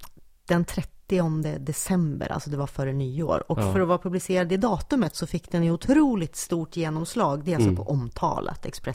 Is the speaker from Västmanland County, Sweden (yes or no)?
no; Stockholm, Stockholm County, Sweden; Ja, jag är stockholmare som verkligen, åh, nu är det julmarknad i Gamla stan.